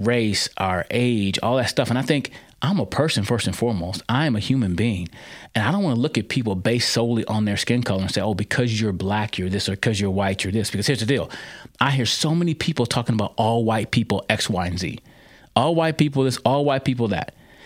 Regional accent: United States; I'm an American. I was born and raised in America. I benefited greatly from America.

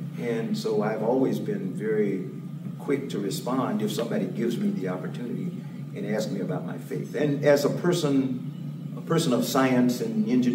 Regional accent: the South, United States; it occurred to me that I grew up in the South

